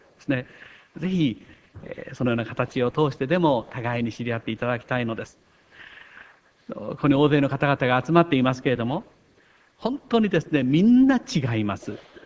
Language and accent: Japanese; Kochi, Japan; now in Ishikawa, Japan; 私は土佐の高知の人間です。そして香川県高松市で信仰を持ちました。しかし22歳の時から石川県の人間になりました。